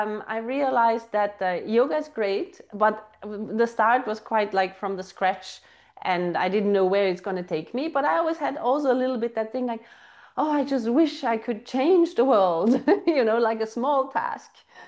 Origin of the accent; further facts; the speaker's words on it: Austria; now in Finland; Yeah, so, well … I'm originally from Austria, living here in Finland many, many years.